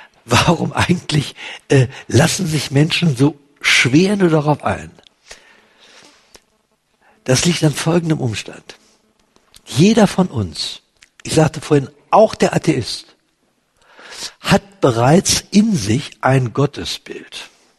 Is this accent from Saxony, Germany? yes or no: no; Berlin, Germany; Und ich bin nach dem Krieg in Berlin geboren. Ich kenne richtig bittere Armut.